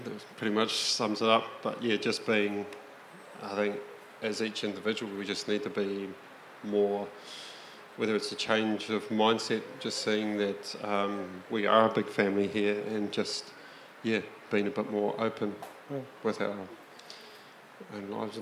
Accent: New Zealand

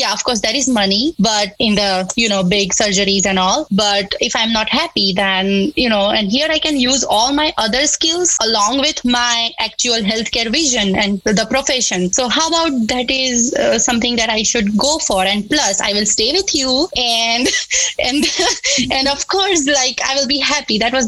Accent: Gujarat, India; So I'm from the first batch of occupational therapy school in the state of Gujarat

